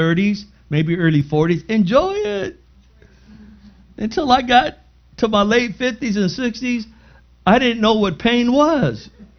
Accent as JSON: {"language": "English", "town": "National City", "region": "California", "country": "United States", "tie": "born or raised there", "said": "When I was a kid, I grew up in National City, 1927 Orange Street."}